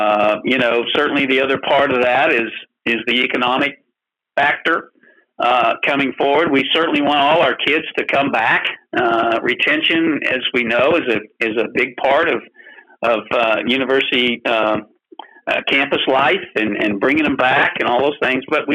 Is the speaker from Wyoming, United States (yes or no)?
no; Hutchinson, Kansas, United States; moved away; I came from Hutchinson, Kansas in 1978. Now, I'm a Texan.